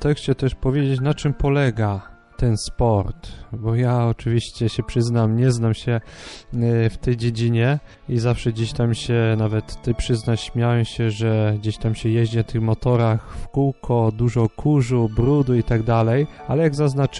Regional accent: Ostrów Wielkopolski, Greater Poland Voivodeship, Poland; pochodzimy z jednego rocznika i też z Ostrowa Wielkopolskiego.

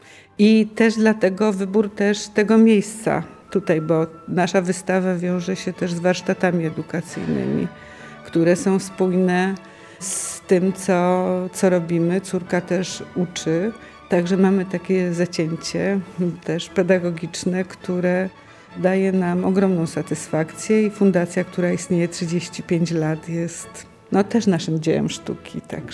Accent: Kraków, Lesser Poland, Poland; Ja pochodzę z Krakowa, co miał ogromny wpływ na całe moje życie, tak? Bo urodziłam się w okresie, kiedy Kraków był epicentrum kultury. To były lata 50., 60.

